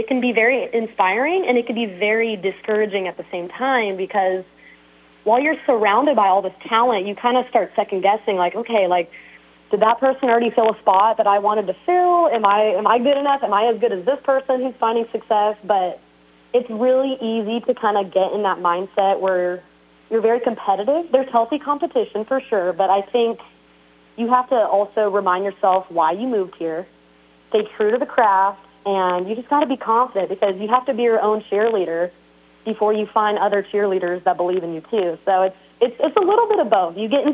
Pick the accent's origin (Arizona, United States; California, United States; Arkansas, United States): California, United States; Corona; moved away as an adult; now in Nashville, United States; Well, I'm originally from Corona, California. Shout out to my California people. I moved to Nashville in 2017 to pursue music.